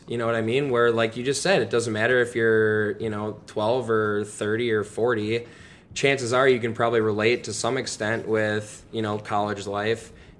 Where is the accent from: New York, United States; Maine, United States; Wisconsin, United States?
Wisconsin, United States; West Bend; now in Oshkosh, United States; I'm originally from West Bend.